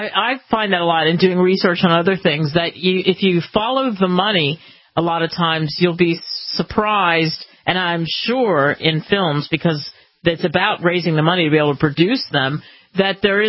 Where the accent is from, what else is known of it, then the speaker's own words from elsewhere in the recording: Cherry Hill, New Jersey, United States; I'm from New Jersey, too. It's always, you know, what exit are you from? I'm from Cherry Hill, the southern side, the south New Jersey